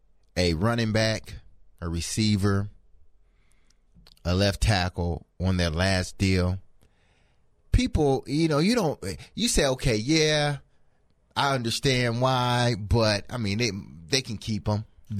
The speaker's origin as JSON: {"language": "English", "town": "Franklin", "region": "Tennessee", "country": "United States", "said": "because I'm from Franklin, and the surrounding areas here in Tennessee."}